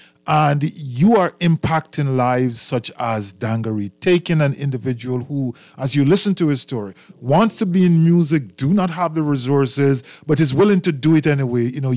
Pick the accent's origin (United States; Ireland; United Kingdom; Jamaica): Jamaica; I'm originally from Jamaica, so we want to definitely make those connections.